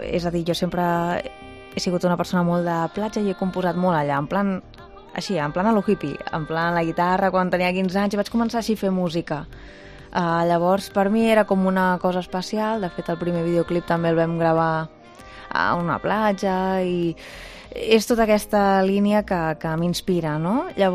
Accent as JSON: {"language": "Catalan", "region": "Catalonia", "country": "Spain", "said": "jo sóc catalana, però vull dir, jo canto en català, en castellà i en anglès"}